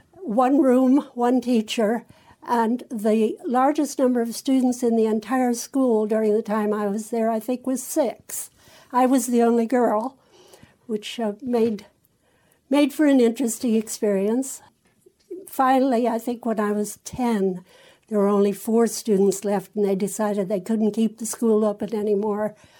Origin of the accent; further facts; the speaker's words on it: Minnesota, United States; born there; Yes, I was born in Minnesota in 1933 on a farm. No electricity, no indoor plumbing. The facilities were an outhouse back in the woods, and believe me, in a Minnesota winter, you'd remember that.